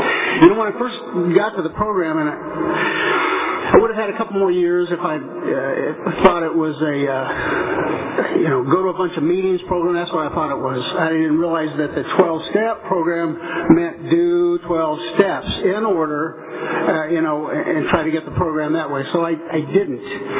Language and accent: English; Indiana, United States; Mostly because growing up in Indiana with most everyone else working in a factory or farm, you know, a lot of hard work, a lot of hard play.